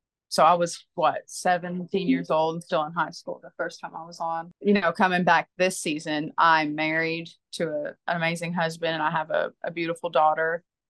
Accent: Jacksonville, Tennessee, United States; also born or lived in Nashville; I'm still living in Jacksonville, Tennessee. I've always lived here.

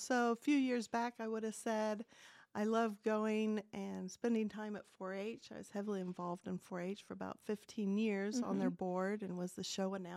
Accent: Indiana, United States; I'm from Randolph County.

